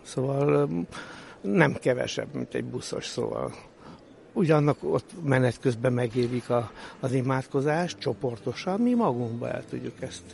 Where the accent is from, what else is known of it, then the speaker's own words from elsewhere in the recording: Budapest, Hungary; Mi Budapestről jöttünk.